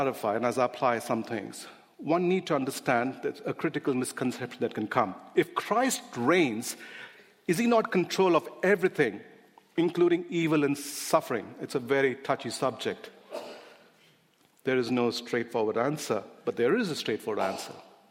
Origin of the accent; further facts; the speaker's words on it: India; when I grew up in India, I see the parable very differently